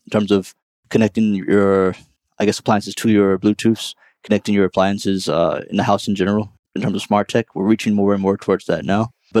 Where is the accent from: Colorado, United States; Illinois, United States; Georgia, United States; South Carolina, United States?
Georgia, United States; Decatur; So, I'm originally from Decatur, Georgia. Ended up going to Morehouse College for my undergrad.